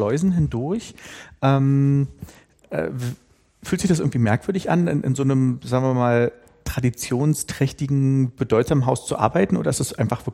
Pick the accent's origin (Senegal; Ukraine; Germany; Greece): Germany; Berlin; Ich komme ja aus der DDR und ich war 11, als die Wende war